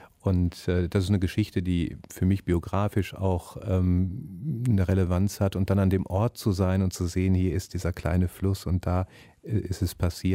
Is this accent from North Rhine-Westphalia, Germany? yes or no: yes; North Rhine-Westphalia, Germany; ich bin wie gesagt hier im Ruhrgebiet groß geworden